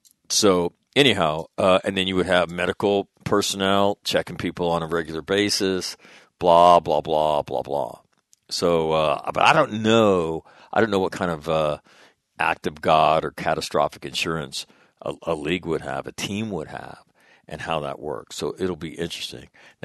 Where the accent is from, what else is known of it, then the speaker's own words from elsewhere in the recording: Sacramento, California, United States; The Marine that was killed is from my hometown, Sacramento, California.